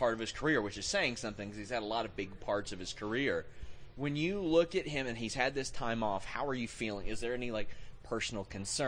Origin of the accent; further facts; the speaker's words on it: Kentucky, United States; I mean, I'm from Kentucky. When I hit the Midwest for the first time, I was like, land is flat?